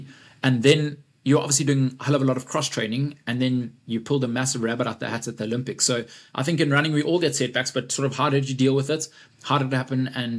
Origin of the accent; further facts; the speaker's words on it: South Africa; now in United Kingdom; I'm obviously South African, based in the UK